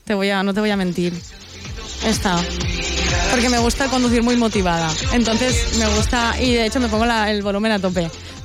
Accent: Benaguasil, Valencian Community, Spain; Pues a las fiestas de mi pueblo. La de … Oye, piensa en las fiestas de los pueblos. Che, piensa en las fiestas de Benaguasil.

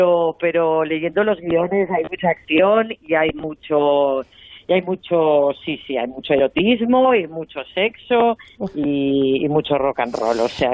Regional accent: A Coruña, Galicia, Spain; Yo soy de La Coruña, sí.

